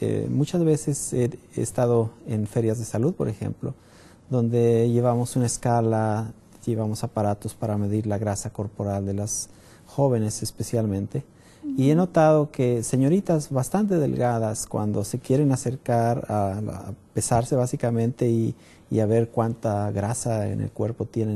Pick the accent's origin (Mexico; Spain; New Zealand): Mexico; Durango; also born or lived in Nuevo León; Yo soy originario de México, del norte de México, específicamente de Durango, del estado de Durango. Soy oriundo de allá. He vivido muchos años en Nuevo León también.